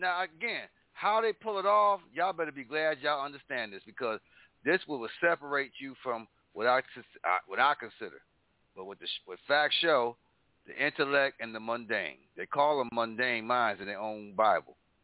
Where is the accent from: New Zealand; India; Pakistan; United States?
United States; Buffalo, New York; Me growing up in Buffalo, those of you in Buffalo who are listening, you know, we grew up with Juneteenth.